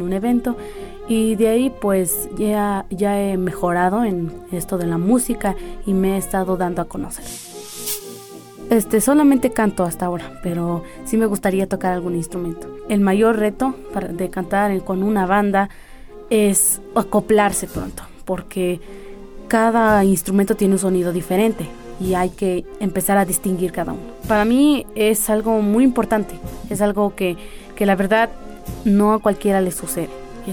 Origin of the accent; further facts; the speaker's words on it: Santiago Matatlán, Oaxaca, Mexico; vengo de Santiago Matatlán, Tlacololo, Oaxaca. Pues Santiago Matatlán es un lugar mundialmente reconocido como la capital mundial del mezcal